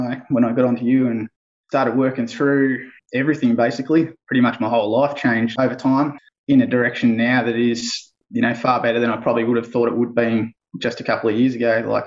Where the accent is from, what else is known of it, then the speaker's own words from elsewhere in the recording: Bendigo, Victoria, Australia; I'm from Bendigo, Central Victoria.